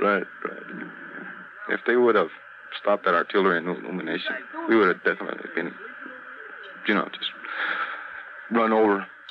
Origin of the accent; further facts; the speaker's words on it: San Jose, California, United States; San Jose, California.